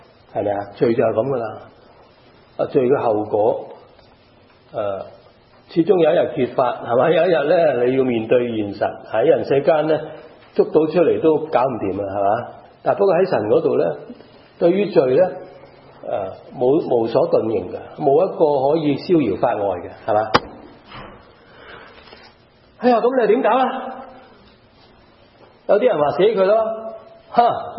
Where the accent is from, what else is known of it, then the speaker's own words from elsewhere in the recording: Hong Kong; 我从香港来的，咁你有着数嘅，因为你又加拿大人又香港人